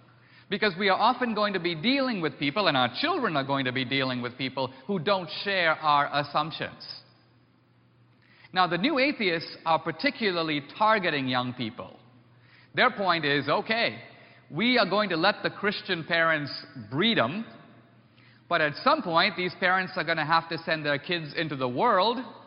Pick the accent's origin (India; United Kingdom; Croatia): India; Mumbai, Maharashtra; I grew up in Bombay, India. My parents were Christian, part of a small Christian minority in India.